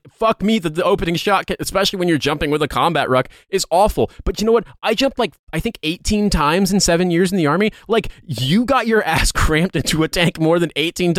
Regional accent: Midwest, United States; not in the pejorative sense of like how we grew up in the Midwest

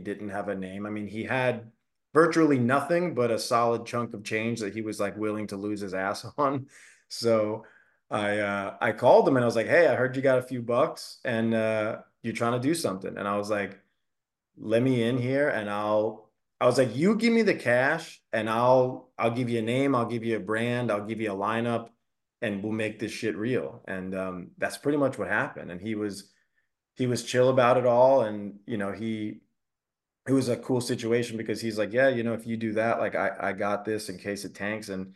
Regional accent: Long Island, New York, United States; now in North Carolina; the synopsis of that was I moved to North Carolina from a place where everything was set. Like growing up on Long Island, it was never even a thought in my mind

